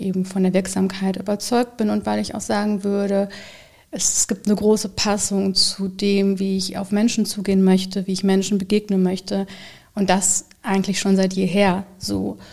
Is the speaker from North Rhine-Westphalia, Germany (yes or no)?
yes; Dortmund, North Rhine-Westphalia, Germany; Ich komme aus Dortmund. Habe einen 4-jährigen Sohn, vielleicht noch ein bisschen was Privates. Bin letztes Jahr 40 geworden.